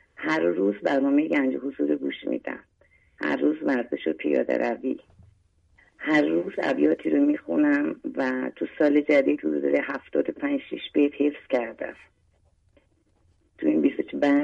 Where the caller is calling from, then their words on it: Shiraz, Fars, Iran; Persian is a second language; شیراز، برای دومین باره که تماس میگیرم خدمتتون